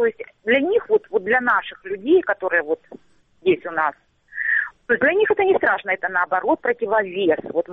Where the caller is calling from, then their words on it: Starobilsk, Luhansk Oblast, Ukraine; Луганщина, Старобельск.